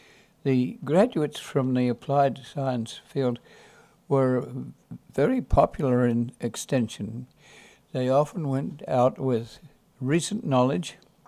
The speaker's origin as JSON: {"language": "English", "country": "Australia", "moved": "as an adult", "lives_now": "United States", "said": "So I I came to this country from Australia."}